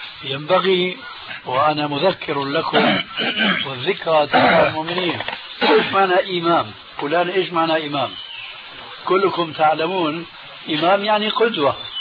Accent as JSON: {"language": "Arabic", "country": "Syria", "said": "وكما يقولون عندنا في سوريا"}